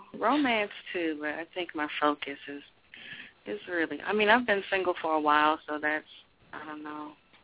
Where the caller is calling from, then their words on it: Maryland, United States; from Maryland.